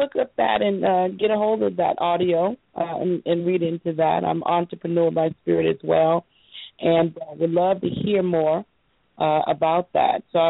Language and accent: English; San Antonio, Texas, United States; San Antonio, Texas.